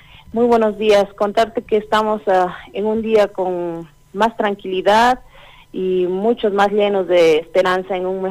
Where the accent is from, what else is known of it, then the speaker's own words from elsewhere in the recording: Bolivia; Comentarte que la protesta acá en mi país ha sido de forma pacífica, en ningún momento ha sido armada